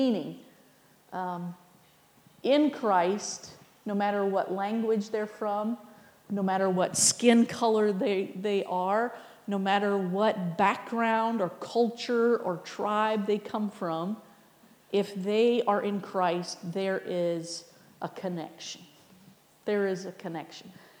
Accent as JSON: {"language": "English", "country": "United States", "said": "I'm American. That's my background."}